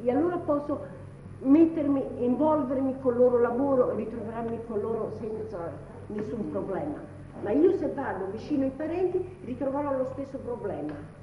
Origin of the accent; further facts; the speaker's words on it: Scotland, United Kingdom; vengo dalla Scozia